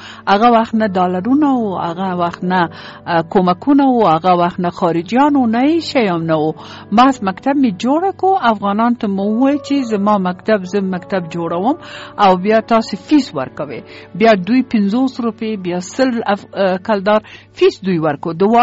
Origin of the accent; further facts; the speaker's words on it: Kabul, Afghanistan; moved away as an adult; also born or lived in Peshawar; زه په کابل کې پیدا شوم، په کابل کې لوی شوم او په کابل کې ما سبق ویلی ده.